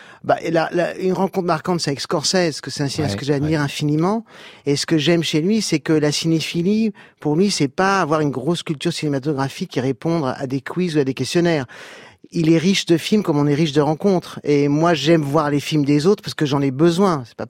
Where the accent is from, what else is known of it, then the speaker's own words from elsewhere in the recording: France; born there; je suis né en France, je suis français